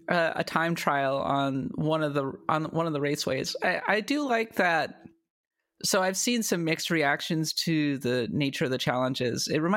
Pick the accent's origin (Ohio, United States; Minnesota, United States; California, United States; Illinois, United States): Minnesota, United States; Yeah, I'm from Minnesota.